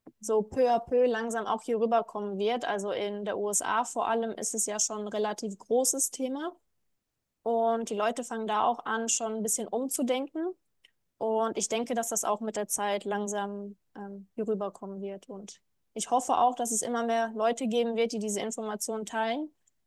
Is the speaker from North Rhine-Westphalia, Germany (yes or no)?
yes; Dortmund, North Rhine-Westphalia, Germany; Also wir kommen aus Dortmund. Deswegen ist es ein Stückchen